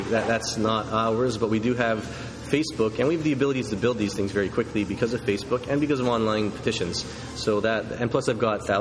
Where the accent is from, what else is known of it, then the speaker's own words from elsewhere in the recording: Canada; I am not Stephen Harper, so I've never had problems with being Canadian per se there.